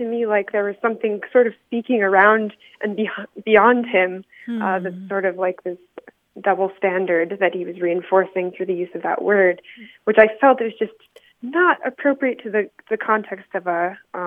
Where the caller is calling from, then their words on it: Las Cruces, New Mexico, United States; I'm calling from Las Cruces, New Mexico.